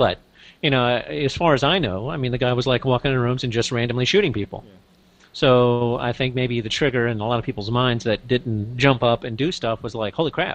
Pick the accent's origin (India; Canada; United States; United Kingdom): United States; Arkansas; I mean, I grew up shooting guns. I grew up in Arkansas. Everybody had a gun.